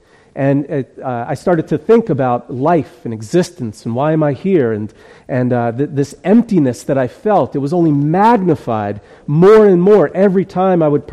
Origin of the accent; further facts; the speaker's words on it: Bayonne, New Jersey, United States; At 14A, exit 14A. And it's Bayonne, New Jersey. That's where I grew up. I'm not Jewish.